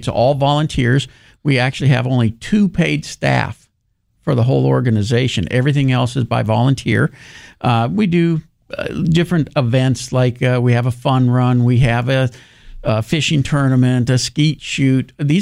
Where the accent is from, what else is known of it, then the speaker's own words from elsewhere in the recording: Pasadena, California, United States; I grew up in Pasadena.